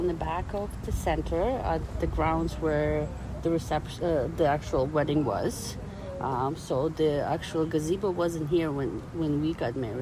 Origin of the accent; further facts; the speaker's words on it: Ukraine; English is a second language; moved away as an adult; now in Guelph, Canada; I was born in Ukraine. I moved here when I was 18. So like Guelph, I moved to Guelph and I was only here for a few years.